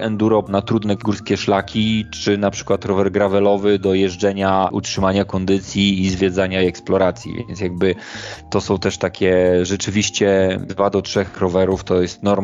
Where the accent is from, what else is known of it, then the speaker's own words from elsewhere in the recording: Warmian-Masurian Voivodeship, Poland; Ja pochodzę z Mazur